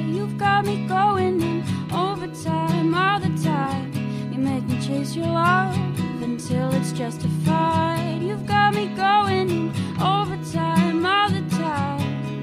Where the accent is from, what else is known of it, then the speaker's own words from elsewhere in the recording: Hudson, New York, United States; I'm from Hudson.